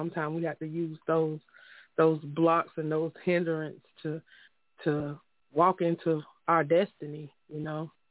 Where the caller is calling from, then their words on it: Myrtle Beach, South Carolina, United States; calling from Myrtle Beach.